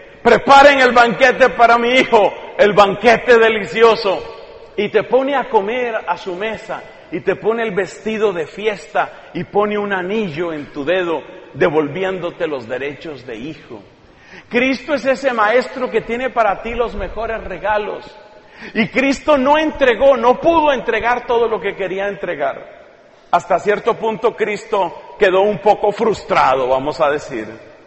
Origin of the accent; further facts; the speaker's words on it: Colombia; esta es la primera vez que vengo a predicar a este hermoso país, pero en mi país, Colombia